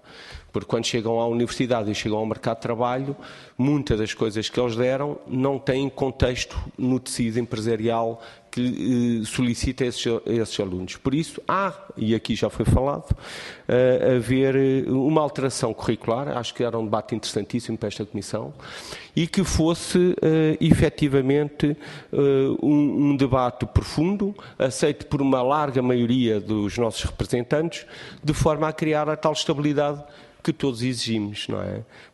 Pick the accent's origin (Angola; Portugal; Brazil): Portugal; Cascais, Lisbon; eu sou de Cascais, mas tenho os filhos a estar em Oeiras.